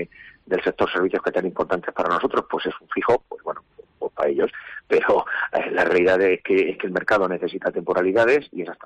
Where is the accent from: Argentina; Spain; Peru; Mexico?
Spain; Castilla-La Mancha; yo soy manchego, a mí me gustan las pampanas, las cepas